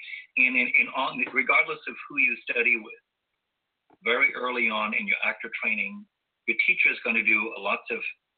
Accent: Germany; also born or lived in Portugal / Turkey / Trinidad and Tobago; I'm originally from Germany. My childhood was spent in Portugal and Turkey. As an adult, I lived in Trinidad and Tobago for a while.

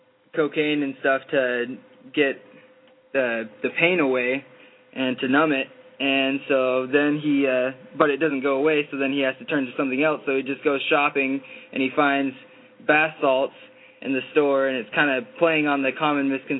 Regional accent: Alaska, United States; also born or lived in Las Vegas; I was born in Vegas and raised in Alaska

